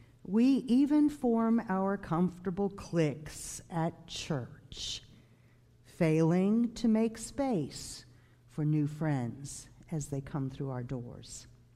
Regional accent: the South, United States; now in Michigan, United States; Now, you may hear from my accent that I'm not a native of Michigan. I grew up in the segregated South, and I remember those signs.

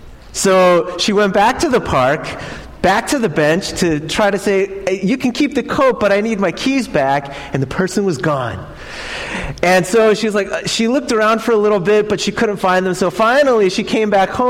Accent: New York City, New York, United States; Growing up in New York City, there's tons of homeless people, and so my mom just couldn't say no.

